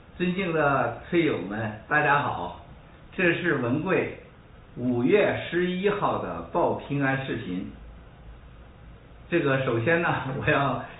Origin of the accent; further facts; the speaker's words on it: Jilin, China; born there; 我虽然出生在吉林，但我特别的爱哈尔滨。